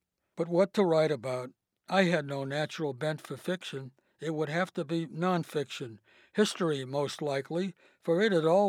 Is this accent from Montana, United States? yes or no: no; Worcester, Massachusetts, United States; I was raised in Worcester, Massachusetts, a town that had once been a station on the Underground Railroad.